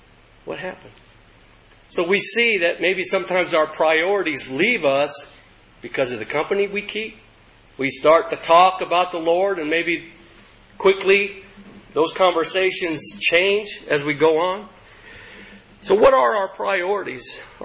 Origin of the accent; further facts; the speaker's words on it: Texas, United States; now in Prescott, United States; Let's say we're planning to go, my wife and I, we came from Texas. Let's say we're planning to go back to Texas